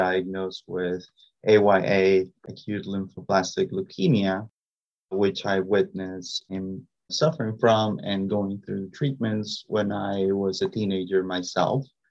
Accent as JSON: {"language": "English", "country": "Peru", "moved": "as an adult", "lives_now": "United States", "said": "I am from Peru. Migrated to the U.S. for my medical training"}